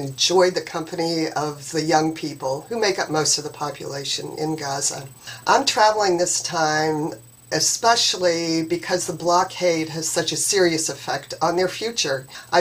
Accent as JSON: {"language": "English", "town": "Waltham", "region": "Massachusetts", "country": "United States", "said": "I'm from Waltham, Massachusetts."}